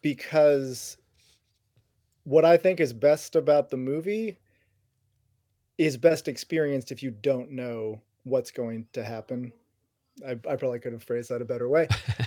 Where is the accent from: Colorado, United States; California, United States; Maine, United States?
Maine, United States; No, I born and raised in Maine.